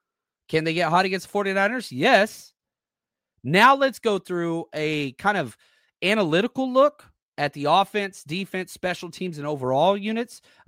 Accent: Texas, United States; I'm from Texas. I don't get to go back there often.

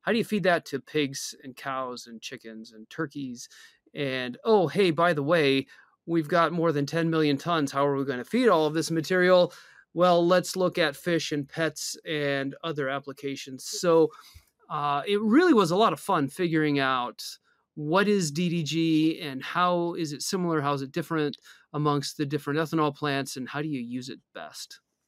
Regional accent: Iowa, United States; I grew up in Iowa. I grew up on a traditional corn, soybean, beef, and swine farm

